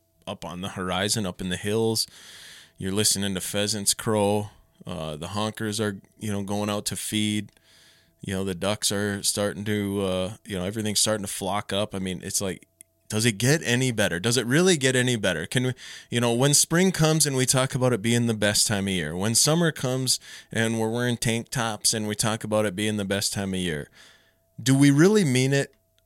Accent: Minnesota, United States; Like I've pulled a lot of big minnows back in where I grew up in Minnesota.

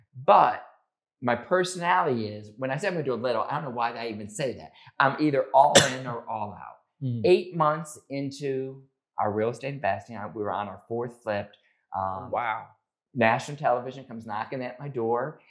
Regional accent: Connecticut, United States; also born or lived in Georgia; So born and raised in Connecticut, came down, went to college, University of Georgia

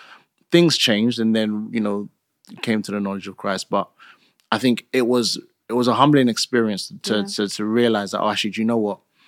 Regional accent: London, United Kingdom; like I'm from East London, and I grew up in an era where grime music was just the thing.

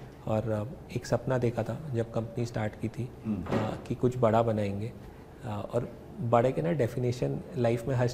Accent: Kolkata, West Bengal, India; पिताजी पढ़ाई करने के लिए बॉम्बे गए थे, फिर उसके बाद वो कलकत्ता में सेटल हो गए थे. मेरा बचपन कलकत्ता में बीता है. एक मध्यम वर्गीय परिवार से हूँ मैं. सो एक typical middle class family roots

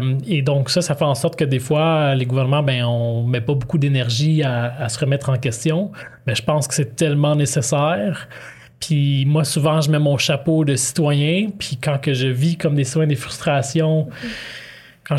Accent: Laval, Quebec, Canada; qu'est-ce qui se passe chez moi au Canada, au Québec, à Laval

